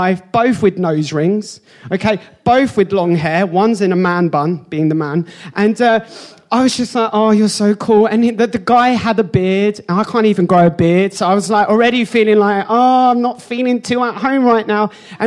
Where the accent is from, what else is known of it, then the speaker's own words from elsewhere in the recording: England, United Kingdom; I was going to offer him a cup of tea, being English and all that.